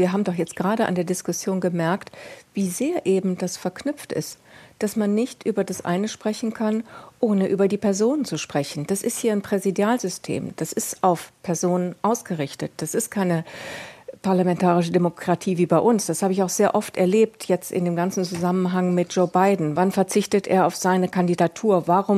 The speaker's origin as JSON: {"language": "German", "country": "Germany", "said": "wie sich Dinge wahnsinnig schnell entwickelt haben in den Jahren 32 und 33 bei uns in Deutschland"}